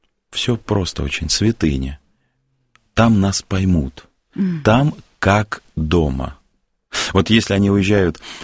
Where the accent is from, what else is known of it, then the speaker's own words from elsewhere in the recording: Russia; Все прекрасно понимают, что я приехал из России, и я не являюсь носителем туркменской культуры.